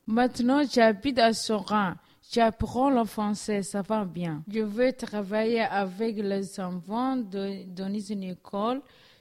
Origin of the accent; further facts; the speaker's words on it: Mogadishu, Banaadir, Somalia; now in Belgium; Quand j'étais petite, j'ai habité à Mogadiscio. J'ai resté à la maison avec 2 frères, ma soeur et maman, mon papa avec 4 femmes. Mon papa était professeur de religion de musulmans.